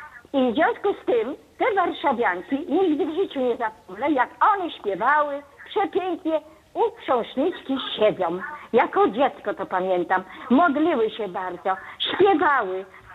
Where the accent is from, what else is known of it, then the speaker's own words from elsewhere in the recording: Starachowice, Świętokrzyskie Voivodeship, Poland; Ja jestem ze Starachowic.